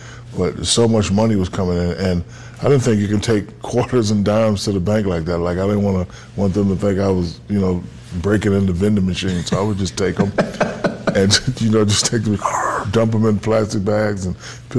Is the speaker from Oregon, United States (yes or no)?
no; San Antonio, Texas, United States; And then growing up in San Antonio, Texas, right outside the base, when I got my first car, they had a car wash.